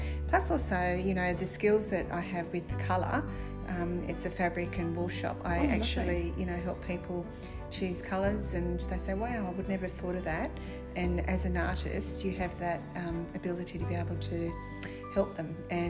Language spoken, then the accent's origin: English; Australia; also born or lived in New Zealand; I'm Australian, just went to New Zealand for 4 years